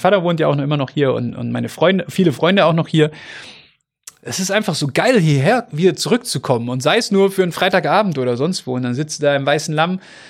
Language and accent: German; Augsburg, Bavaria, Germany; man als Augsburger